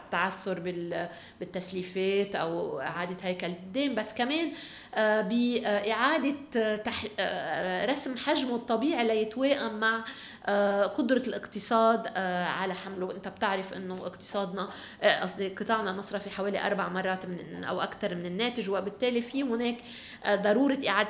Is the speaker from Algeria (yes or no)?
no; Lebanon; وأنا برأيي ممكن تكون الأخيرة لإلنا كلبنانيين